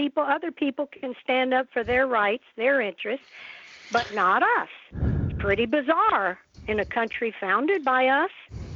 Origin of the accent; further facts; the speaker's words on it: the South, United States; I'm a Southerner. I'm a woman.